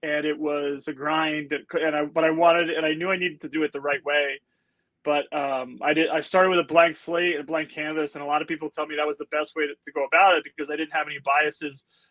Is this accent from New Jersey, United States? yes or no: yes; New Jersey, United States; also born or lived in Connecticut; I'm from New Jersey, but I went to college in Connecticut. I spent 10 years in Connecticut after college.